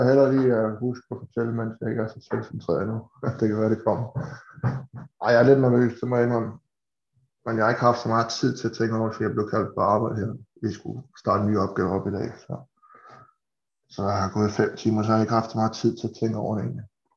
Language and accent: Danish; Capital Region of Denmark, Denmark; also born or lived in Østerbro; hvis jeg skal sige, hvor jeg kommer fra, så er det Vestegn, det er sådan det, jeg har mest sådan tilknytning til. Men når sandheden skal frem, så har vi boet rigtig mange steder, som på grund af min fars arbejde.